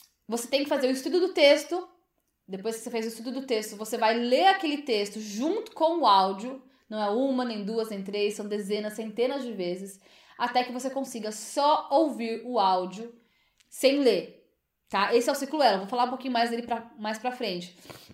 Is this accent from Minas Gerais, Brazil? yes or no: no; Osasco, São Paulo, Brazil; born there; eu não nasci na Inglaterra, eu nasci lá em Osasco, São Paulo, Brasil